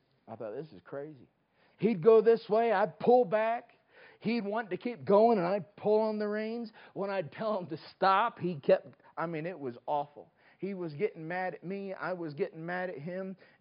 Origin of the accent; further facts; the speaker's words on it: North Carolina, United States; I'm from the North Carolina coast